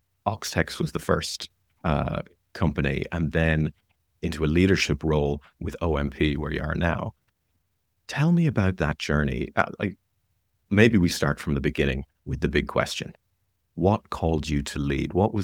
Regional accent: Kildare, Leinster, Ireland; I grew up in Kildare, horsey country.

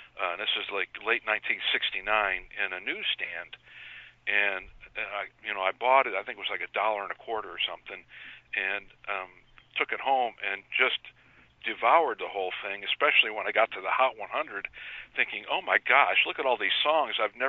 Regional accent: Indiana, United States; I'm originally from Indiana

